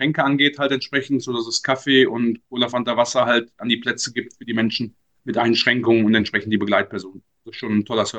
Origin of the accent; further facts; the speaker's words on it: Cologne, North Rhine-Westphalia, Germany; trotz aller Emotionalität als Kölner die Mühe geben, entsprechend neutral zu berichten